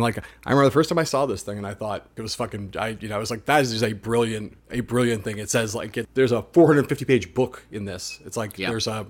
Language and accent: English; California, United States; like I grew up in the Valley. So you think about these giant communities